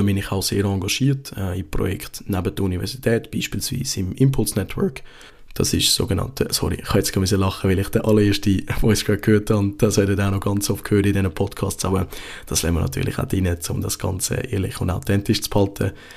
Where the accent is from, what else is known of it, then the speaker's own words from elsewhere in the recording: St. Gallen, Switzerland; ich komme aus dem Kanton St. Gallen und wohne im Raum vom Oberen Zürichsee.